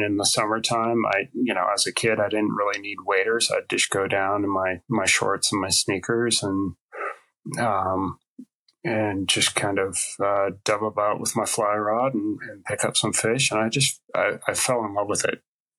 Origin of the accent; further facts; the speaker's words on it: Maine, United States; born there; also born or lived in Seattle; now in Weston, United States; currently I live in Weston, Connecticut. I just moved back here about a year ago from Seattle, but I was born in Maine.